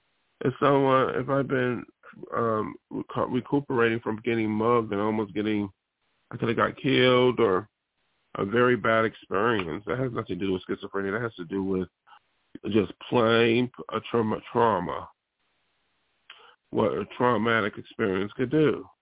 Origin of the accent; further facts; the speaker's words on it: Buffalo, New York, United States; Especially where I come from. I come from Buffalo, and Buffalo is very, supposedly liberal. It's very liberal. You know, New York State, very liberal.